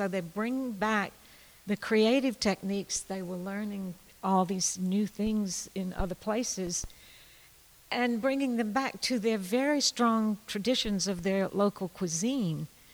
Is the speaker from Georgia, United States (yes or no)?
yes; Georgia, United States; moved away as an adult; also born or lived in Tuscany, Italy; I grew up in Georgia, was there for 18 years till I went off to college, and have lived several places since, but for 30 years I've been going back and forth to Tuscany.